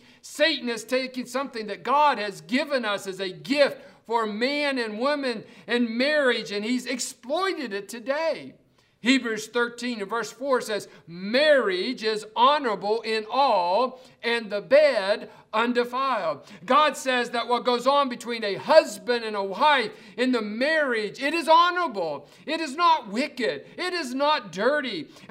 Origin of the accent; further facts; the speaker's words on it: West Virginia, United States; When I was a boy growing up in West Virginia, I learned a song